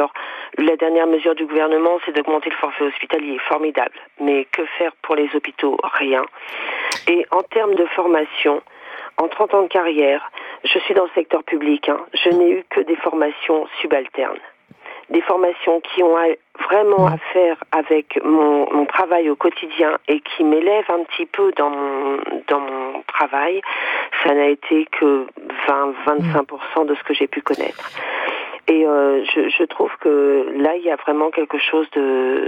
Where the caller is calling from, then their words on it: Le Havre, Normandy, France; Je suis du Havre.